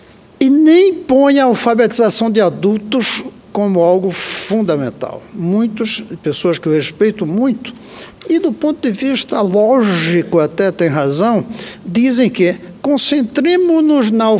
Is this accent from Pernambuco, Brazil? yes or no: yes; Recife, Pernambuco, Brazil; Eu tinha que vir aqui como recifense daquela geração.